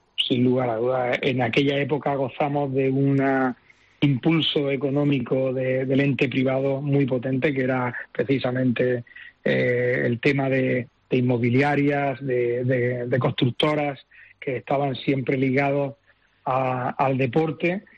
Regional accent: Almería, Andalusia, Spain; que yo soy de Almería, me congratula

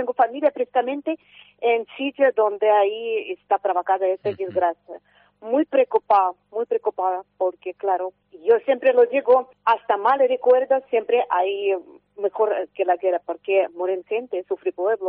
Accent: Russia; born there; Spanish is a second language; tengo familia en Rusia. Yo nací en Rusia, pero mi padre era ucraniano, claro. Y ya mitad mía es rusa y otra mitad es ucraniana.

